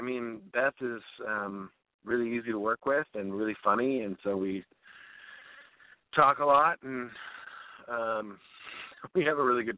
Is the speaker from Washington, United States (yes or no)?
yes; Seattle, Washington, United States; Yeah, we're from Seattle, Washington, but we are currently in Collegeville, Pennsylvania.